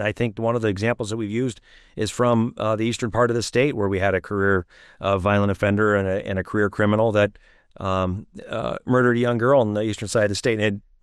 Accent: Iowa, United States; They want to grow up, I think, the way I grew up here in Iowa in the 80s and the 90s

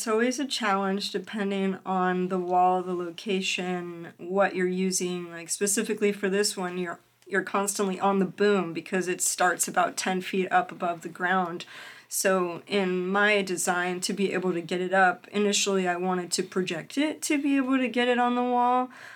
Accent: Florida, United States; because I'm here from Florida

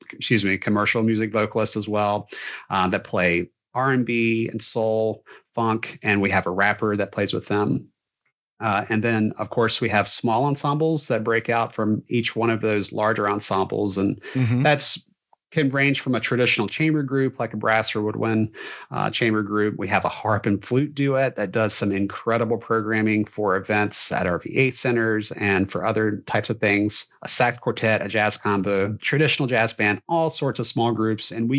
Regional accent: Virginia, United States; And these bands used to come to my hometown. If we were up at an event in Hampton Roads, I would see them in the parades

